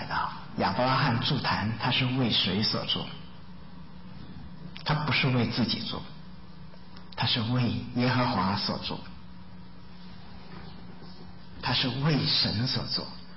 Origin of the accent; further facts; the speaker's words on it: China; now in United States; 我们都是漂洋过海过来的，对不对？我们都离开过自己的家乡，离开过本地。什么叫本族呢？我们是中国人，等到我们到了美国之后，经过一段时间生活在这里头，我们就变得怎么样，有点美国化了